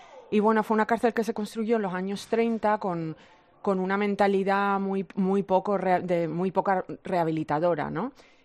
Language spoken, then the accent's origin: Spanish; Canary Islands, Spain; now in United States; Soy de Lanzarote, sí.